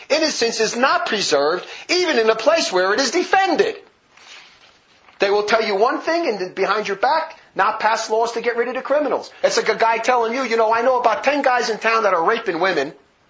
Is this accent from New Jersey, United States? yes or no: yes; Newark, New Jersey, United States; It was the same thing with those nuns I grew up in Newark, New Jersey.